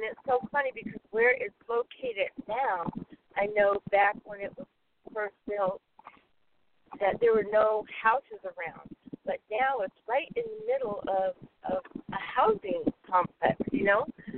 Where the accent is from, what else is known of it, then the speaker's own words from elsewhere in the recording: Fort Huachuca, Arizona, United States; born there; And it's so funny because I live here in Arizona. I was born in Fort Huachuca.